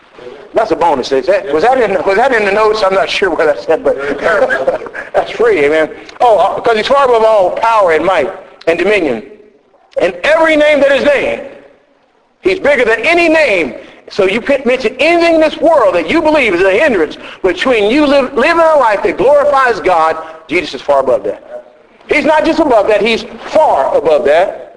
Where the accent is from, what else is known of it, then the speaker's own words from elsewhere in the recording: Texas, United States; I grew up with snakes, I'm from Texas originally